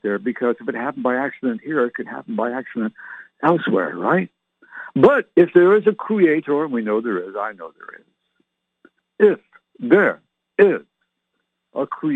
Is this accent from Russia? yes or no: no; Canada; And I can remember when I was young, just a boy growing up in Canada, I used to watch that movie.